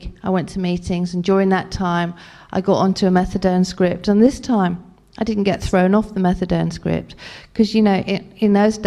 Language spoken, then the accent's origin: English; Liverpool, North West England, United Kingdom; growing up in Liverpool where I did, a big thing was don't let them know your business.